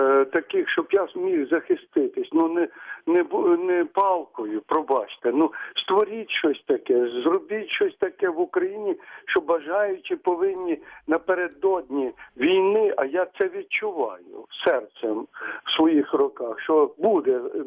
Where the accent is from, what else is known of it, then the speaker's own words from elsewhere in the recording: Cherkasy Oblast, Ukraine; Дивіться, я з Черкащини, мені 63 роки.